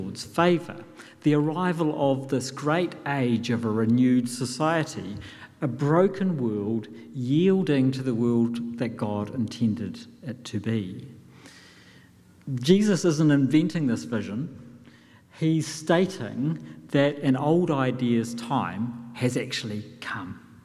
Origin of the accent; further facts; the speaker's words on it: New Zealand; not just because I'm a New Zealander